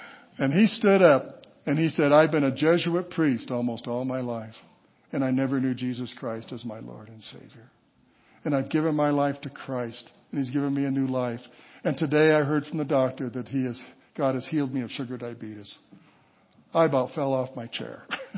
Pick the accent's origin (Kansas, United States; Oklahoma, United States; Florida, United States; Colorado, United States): Colorado, United States; Walsenburg; I went back to Walsenburg, Colorado. Anybody know where Walsenburg is? Yeah, a few of you, that's my hometown, southern Colorado.